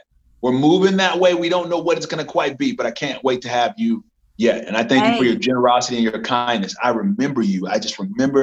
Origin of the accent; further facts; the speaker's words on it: Nebraska, United States; born there; My roots start in Mississippi. I was born in Nebraska. I like to claim Mississippi a little bit because it makes me feel a little bit more black.